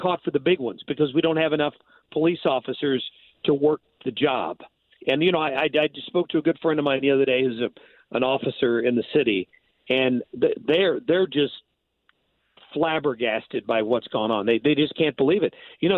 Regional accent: St. Louis, Missouri, United States; You know, I live in west of downtown, but if somebody asks me where I'm from, I tell them I'm from St. Louis.

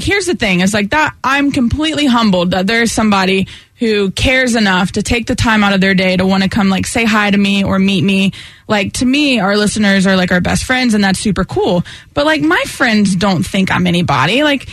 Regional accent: Raleigh, North Carolina, United States; people recognize me a lot in Raleigh. Plus, it's my hometown.

